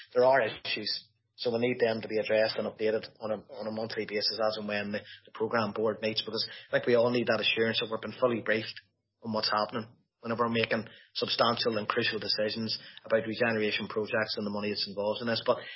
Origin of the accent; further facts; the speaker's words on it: Newry, Northern Ireland, United Kingdom; whilst I represent Slieve Cullion DEA and I live in Slieve Cullion DEA, I was born and bred in Newry. My family are still in Newry.